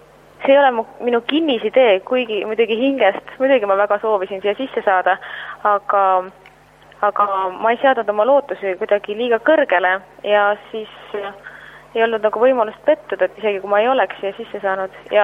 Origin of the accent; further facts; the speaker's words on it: Saare County, Estonia; ma olen Saaremalt. Nende jaoks on lihtsalt mõistmatu, et kuidas saab nii kaugel elada.